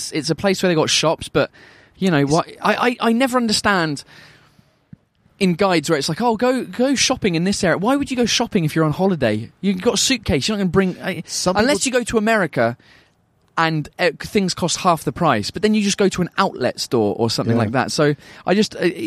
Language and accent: English; England, United Kingdom; That's because we're English and we're not.